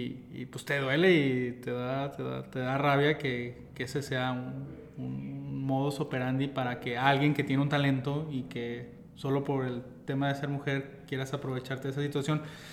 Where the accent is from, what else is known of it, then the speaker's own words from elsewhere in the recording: Guatemala; Vengo de allá, vengo de Guatemala.